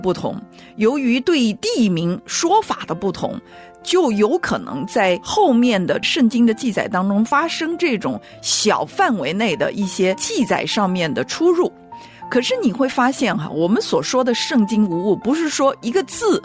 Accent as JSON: {"language": "Chinese", "country": "China", "said": "你要知道连我们中国人啊，每一个地方人的这个口音都不一样。"}